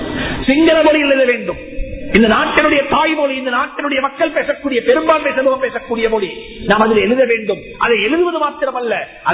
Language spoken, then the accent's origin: Tamil; Sri Lanka; நாங்கள் இலங்கையர்கள் குறிப்பாக இலங்கை வாழ் முஸ்லீம்கள்